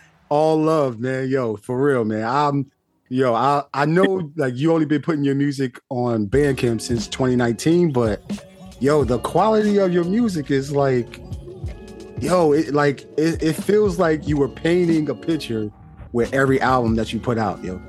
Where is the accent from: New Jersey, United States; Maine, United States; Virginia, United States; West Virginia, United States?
New Jersey, United States; Camden; I'm from Camden, right over the bridge from Philly. So, yo, this is home right here, man.